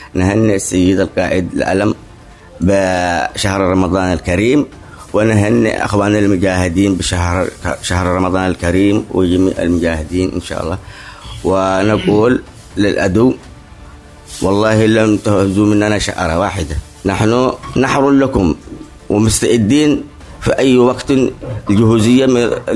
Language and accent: Arabic; Tihama, Yemen; أنا أبناء تهامة.